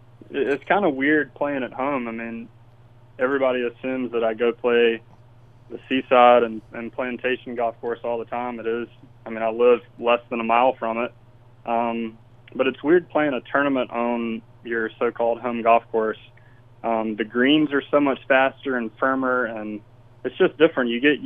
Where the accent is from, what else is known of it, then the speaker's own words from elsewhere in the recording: Georgia, United States; what I dreamed about when I was a kid, growing up in South Georgia, watching it on TV.